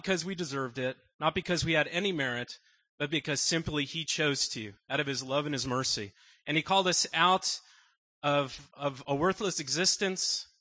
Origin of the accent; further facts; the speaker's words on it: Los Angeles, California, United States; born there; I was born in Los Angeles, California, and I'll get to the reason why I'm here now.